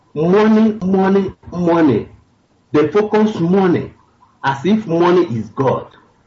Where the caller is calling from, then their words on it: India; Yeah, I'm calling from India.